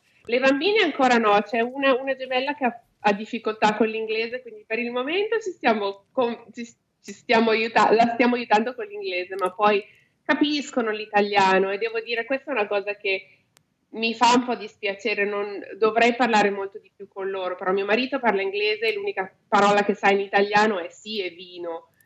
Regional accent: Switzerland; Ancora comunque in Australia quando dico sono svizzera

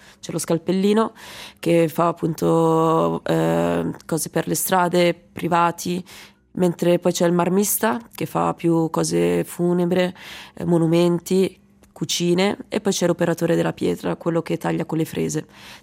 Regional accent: Lugano, Ticino, Switzerland; also born or lived in Colombia; io sono colombiana, sono nata in Colombia, sono stata adottata un anno e mezzo, sono cresciuta a Lugano, fino ai 14 anni ho vissuto con la mia famiglia a Lugano

